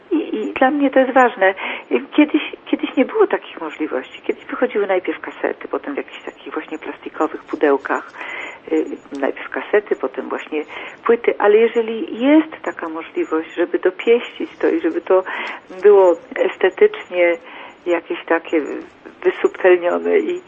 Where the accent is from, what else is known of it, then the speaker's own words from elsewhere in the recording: Poznań, Greater Poland Voivodeship, Poland; jestem z Poznania